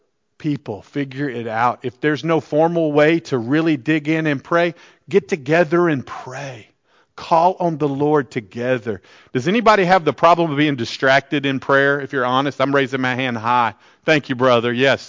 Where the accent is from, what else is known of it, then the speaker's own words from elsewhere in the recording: the South, United States; And I mean, I'm the Southerner.